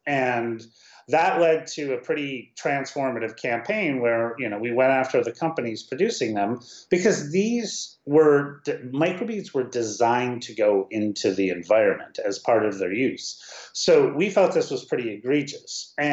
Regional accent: Minneapolis, Minnesota, United States; I'm originally from Minneapolis, and, you know, nobody was talking about plastic in the Midwest

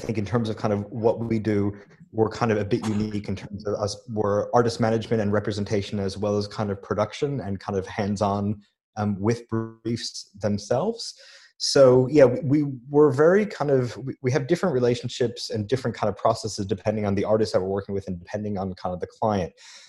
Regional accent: New York, United States; moved away as an adult; now in Melbourne, Australia; Well, yeah, I mean, I'm originally from New York. I moved to Melbourne in around, initially, I think it was in 2002, 2003, and kind of finished my education here.

